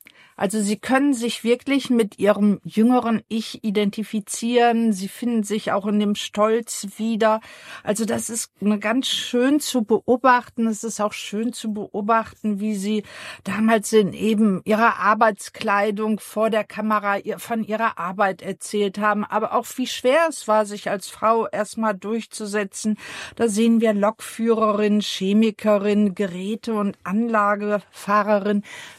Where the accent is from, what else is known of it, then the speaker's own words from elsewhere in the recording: West Germany, Germany; Und ich muss ja sagen, ich komme ja aus dem Westen.